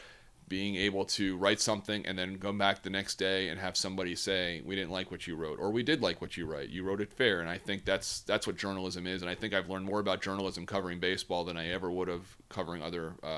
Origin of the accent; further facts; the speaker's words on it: New York, United States; also born or lived in Cincinnati; You know, I grew up in the New York area, and I thought for sure moving to Connecticut would be no big deal